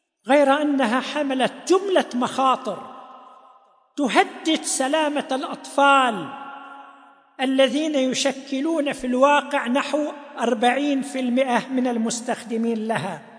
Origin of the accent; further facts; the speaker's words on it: Saudi Arabia; الحمد لله، بلادنا المملكة العربية السعودية أطلقت مبادرة رائدة